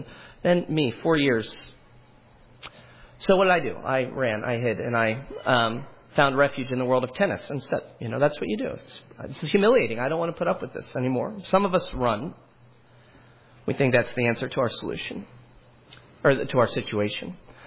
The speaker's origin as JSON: {"language": "English", "town": "Hollidaysburg", "region": "Pennsylvania", "country": "United States", "said": "And then eventually what you learn to do when you're from Hollidaysburg is you just say, I'm from Pittsburgh. It's 3 hours away"}